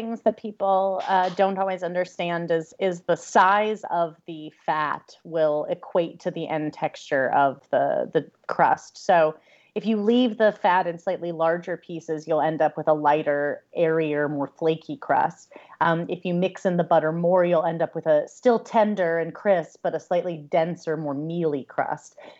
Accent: Lawrence, Kansas, United States; I grew up in and around Lawrence, Kansas, which is a little college town in the northeastern corner of Kansas, not far from the border of Missouri.

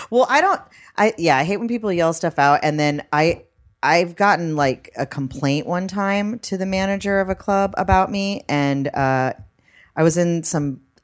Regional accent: Boston, Massachusetts, United States; I'm from Boston. We love Tom Brady and my family.

